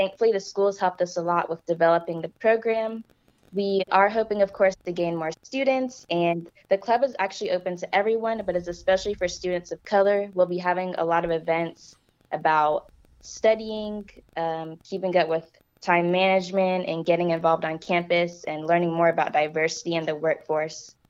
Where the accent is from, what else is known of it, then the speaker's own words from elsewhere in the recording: Cookeville, Tennessee, United States; I am from Cookeville, and I came to Tennessee Tech because I love the community, and of course, I'm from Cookeville, and so I heard a lot about it growing up.